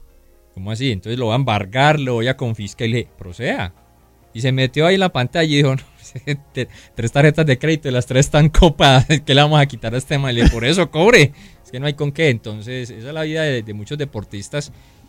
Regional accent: Toro, Valle del Cauca, Colombia; Soy del norte del Valle, de Toro, así que los vecinos me colocaron así.

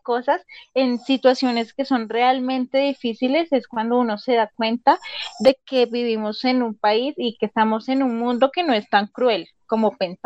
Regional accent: Colombia; que como colombianos nos unamos

